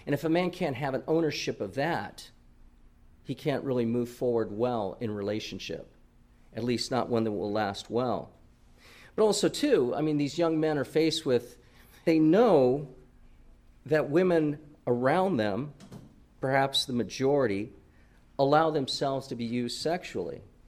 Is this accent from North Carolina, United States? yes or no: no; California, United States; Okay, now I'm from California, so I understand that things there might be a little more out of the box.